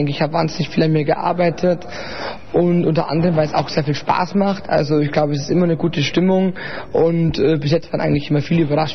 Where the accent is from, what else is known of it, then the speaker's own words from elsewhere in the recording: Bavaria, Germany; Also … ist eine Hommage an meine Heimat, weil ich einfach ja gern ein Bayer bin.